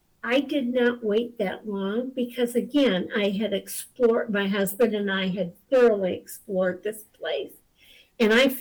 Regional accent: Midwest, United States; Well, I'm from the Midwest, and when my husband decided he wanted to retire, we came out here.

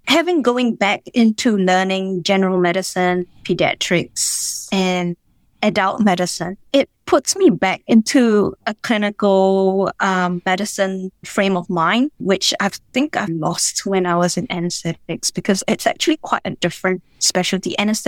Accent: Ipoh, Perak, Malaysia; So in my early childhood, I grew up in Ipoh, which was a town. I wouldn't say it's a small town, but it's a town.

